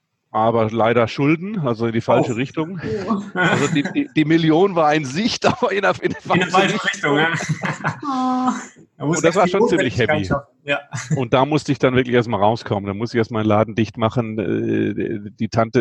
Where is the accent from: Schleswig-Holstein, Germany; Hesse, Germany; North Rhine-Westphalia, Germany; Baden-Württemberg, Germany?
Baden-Württemberg, Germany; Friedrichshafen; born or raised there